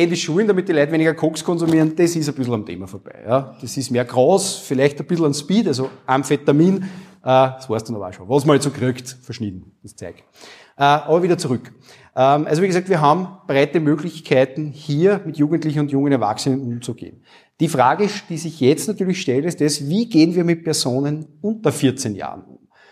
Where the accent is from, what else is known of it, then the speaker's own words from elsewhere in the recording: Wels, Upper Austria, Austria; ich komme aus Wels, Oberösterreich